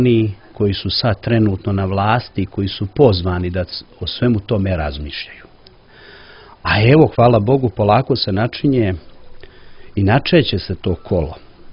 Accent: Nikšić, Nikšić Municipality, Montenegro; dolazim iz Nikšića, zašto ne pomenuti

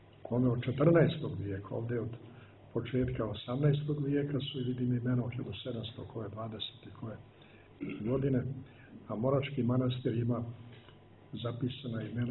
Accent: Old Herzegovina, Montenegro; ja nikad nisam porekao da sam Hercegovac, nego mi je to čast da bude Hercegova, stara Hercegovina, ili Brđanin.

